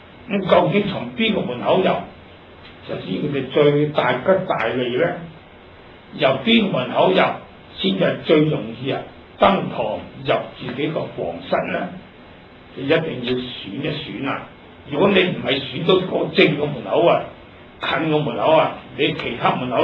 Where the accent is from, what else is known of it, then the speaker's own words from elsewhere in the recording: Hong Kong; 咁我哋香港人咧係人都識噶啦